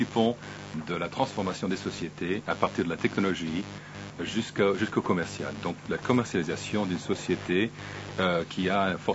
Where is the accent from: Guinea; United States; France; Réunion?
United States; Je suis américain, effectivement.